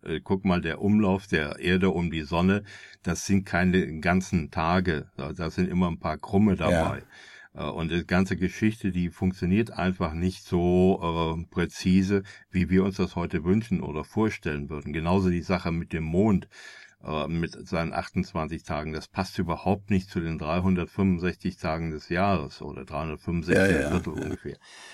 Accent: Rhineland-Palatinate, Germany; Ja, zumindest bei uns im Westerwald.

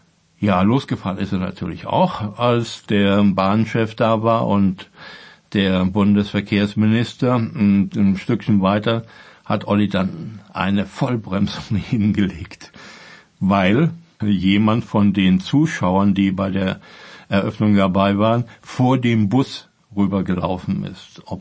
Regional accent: Germany; Gut, wir sind natürlich, vor allen Dingen als Deutsche, muss es erstmal ganz genau sein

